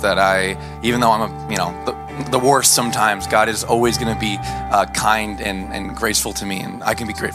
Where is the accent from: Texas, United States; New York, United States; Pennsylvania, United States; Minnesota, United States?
Texas, United States; El Paso; This is also my first time, and I'm from El Paso, so yeah.